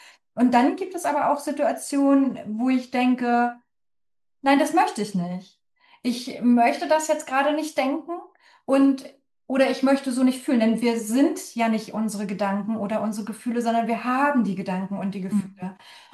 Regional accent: East Germany, Germany; ich bin ja in der DDR also geboren und aufgewachsen

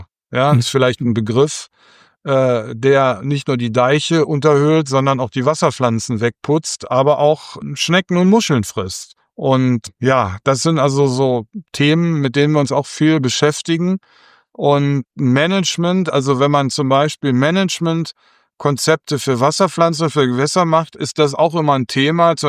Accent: North Rhine-Westphalia, Germany; weil ich gebürtiger Niederrheiner bin und am Niederrhein lebe.

